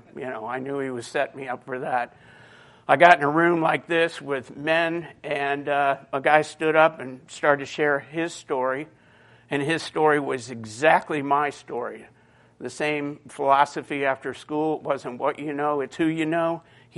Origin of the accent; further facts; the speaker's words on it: Midwest, United States; also born or lived in Independence, Missouri / Youngstown, Ohio; I hail from the Midwest, everywhere from Independence, Missouri to Youngstown, Ohio.